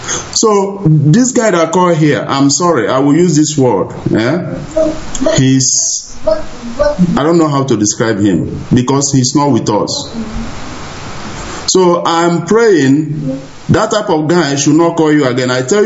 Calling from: Germany; I'm calling from Germany.

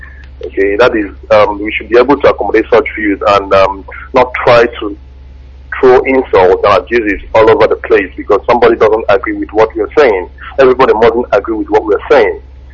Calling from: Doha, Qatar; I'm calling from Doha, Qatar.

